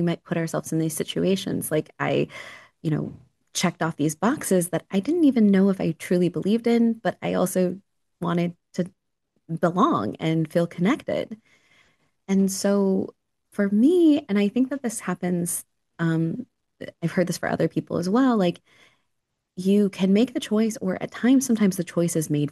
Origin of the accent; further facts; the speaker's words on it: Colorado, United States; I grew up in Colorado, avid hiker